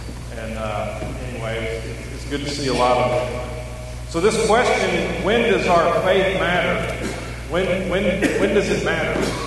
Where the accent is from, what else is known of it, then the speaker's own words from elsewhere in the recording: West Virginia, United States; I grew up in West Virginia, 700 miles from home.